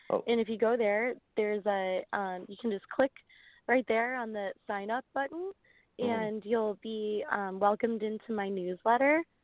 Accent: Glenview, Illinois, United States; it was in my hometown actually. So it was really special at a place called the Rock House in Glenview, mm-hmm. Illinois. It's right north of Chicago.

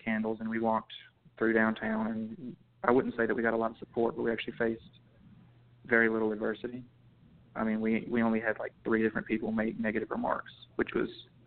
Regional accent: Brookhaven, Mississippi, United States; And I grew up in Lincoln County, the Brookhaven and Bogachita area here in Mississippi.

